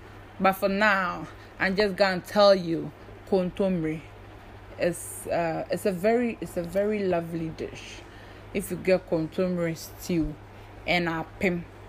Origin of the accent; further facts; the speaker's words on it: Ghana; Me, I'm Ghanaian, so I bring out the words 1-1-1.